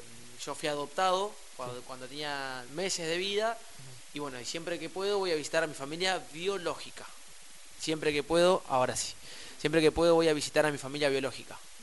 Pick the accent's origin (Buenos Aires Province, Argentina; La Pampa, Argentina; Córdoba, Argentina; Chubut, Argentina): Buenos Aires Province, Argentina; Pedro Luro; poder representar a Villarino y a mi pueblo de Pedro Luro, por supuesto